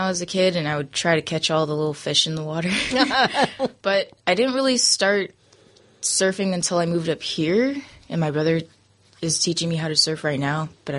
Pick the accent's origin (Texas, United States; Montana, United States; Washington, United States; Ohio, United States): Washington, United States; Vancouver; born there; I was born in Vancouver, Washington.